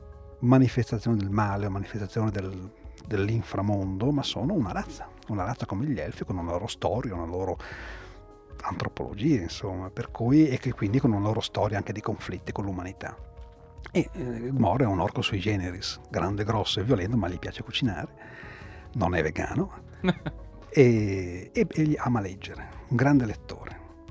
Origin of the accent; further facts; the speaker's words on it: Milan, Lombardy, Italy; Io sono di Milano, sono a 10 minuti da Bonelli.